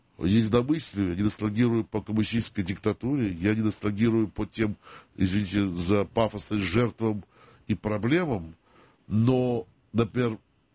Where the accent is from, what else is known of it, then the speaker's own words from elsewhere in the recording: Baku, Azerbaijan; потому что я сижу бакинец такой